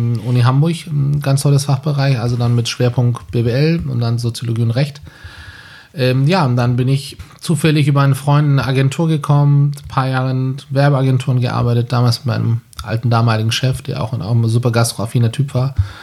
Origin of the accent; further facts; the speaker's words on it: Istanbul, Turkey; also born or lived in Ankara; Ich bin in Istanbul aufgewachsen, also in Ankara geboren. Großeltern Beamten, deswegen Ankara Verwaltungsstadt. Mhm. Und Eltern haben sich beim Studium kennengelernt. Dann sind wir nach Istanbul gezogen, 1987, 88 um den Dreh.